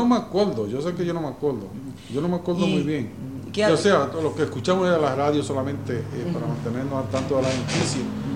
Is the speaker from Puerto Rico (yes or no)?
yes; Carolina, Puerto Rico; me acuerdo de los líderes de mi pueblo en Carolina